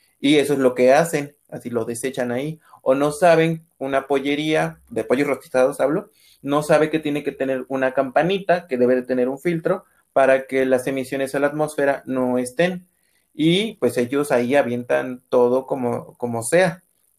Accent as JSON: {"language": "Spanish", "region": "Veracruz", "country": "Mexico", "said": "Yo soy del estado de Veracruz, acá es un poco más conocida la licenciatura"}